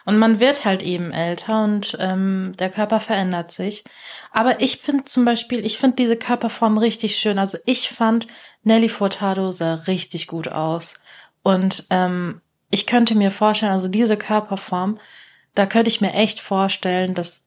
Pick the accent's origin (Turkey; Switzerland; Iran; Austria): Turkey; weil ich bin ja Türkin.